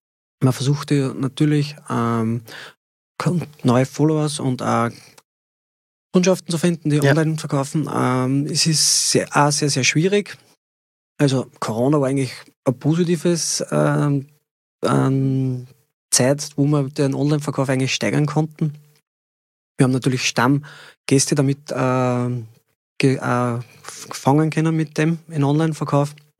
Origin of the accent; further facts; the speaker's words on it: Lower Austria, Austria; Ja, es gibt die rote Pichelbirne ist bei uns im Mostviertel die Glätzenbirne.